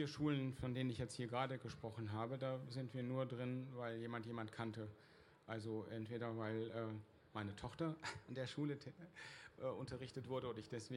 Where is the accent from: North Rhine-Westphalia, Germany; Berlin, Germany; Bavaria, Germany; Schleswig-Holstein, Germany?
Berlin, Germany; Ja, ich komme aus Berlin und da war es da so.